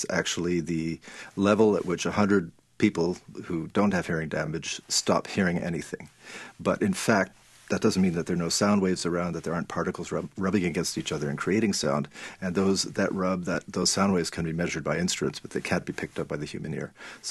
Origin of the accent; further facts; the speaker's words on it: New York, United States; And in fact, as a New Yorker, as at least a former New Yorker, I would have looked at you with contempt